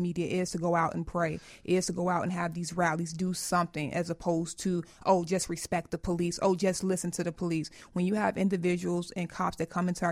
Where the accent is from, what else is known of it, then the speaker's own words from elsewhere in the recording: Inglewood, California, United States; I grew up in Inglewood, lifelong Inglewoodian on Morgan Street.